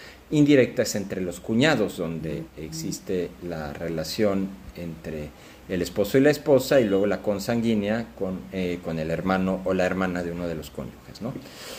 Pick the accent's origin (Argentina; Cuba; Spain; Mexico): Mexico; aunque somos muchos más mexicanos, la población ha aumentado entre los años 80 y ahora